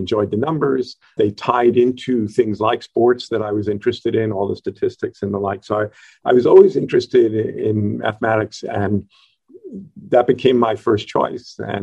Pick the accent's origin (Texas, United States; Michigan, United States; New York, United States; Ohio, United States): New York, United States; New York City; So I grew up in New York City, primarily in Queens